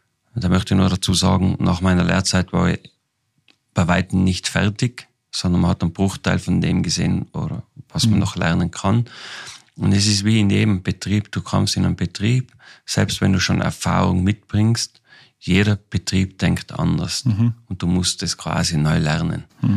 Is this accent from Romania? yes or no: no; Austria; bei uns in Österreich